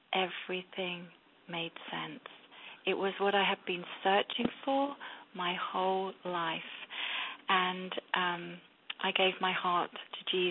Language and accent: English; England, United Kingdom; born there; I was born in England, and I think the majority of us think we are Christians because we're Church of England, and I thought I was a Christian.